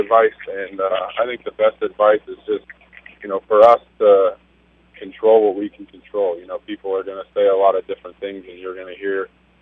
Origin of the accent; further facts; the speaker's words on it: Midwest, United States; growing up in the Midwest, I'm used to the seasons.